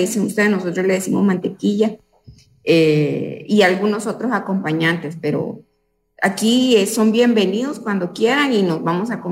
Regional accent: Tegucigalpa, Francisco Morazán, Honduras; Sí, soy hondureña.

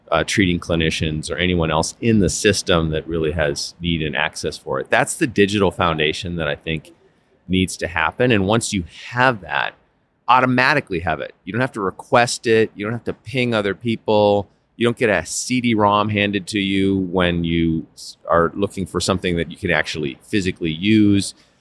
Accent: North Dakota, United States; accent: North Dakota; I was born and raised in North Dakota. So at any point I can swing into my North Dakota accent.

